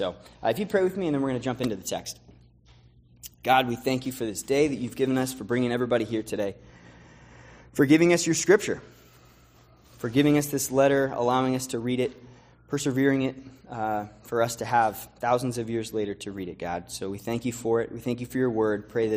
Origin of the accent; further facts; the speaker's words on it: California, United States; Maybe it's because I'm from California, but I think of the Wild West.